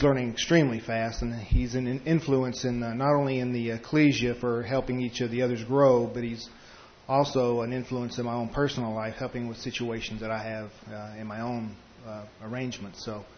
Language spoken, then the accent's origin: English; Tucson, Arizona, United States; from Tucson, Arizona.